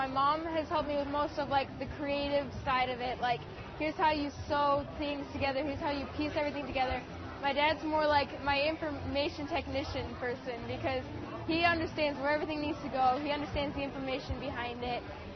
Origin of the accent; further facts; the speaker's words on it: Mount Pleasant, Michigan, United States; I am 14 years old. I am from Mount Pleasant, Michigan.